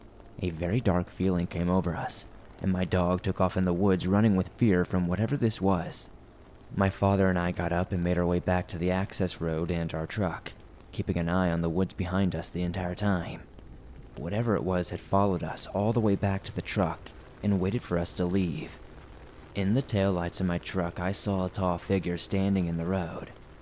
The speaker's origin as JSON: {"language": "English", "region": "New England", "country": "United States", "tie": "born or raised there", "said": "My father and I spent many an hour in the woods while growing up in New England, hunting, hiking, fishing, and camping."}